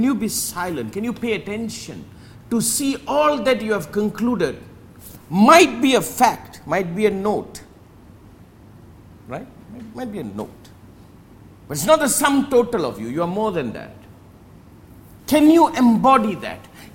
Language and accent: English; Malaysia; I'm Malaysian. Human. World citizen.